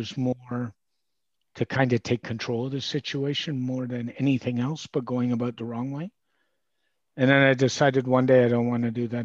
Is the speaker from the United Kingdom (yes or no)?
no; Canada; And being a Canadian, add 30% to that.